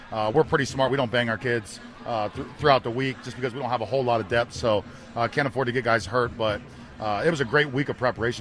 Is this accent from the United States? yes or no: yes; Ohio, United States; So I grew up in Ohio, so every game is sort of like this.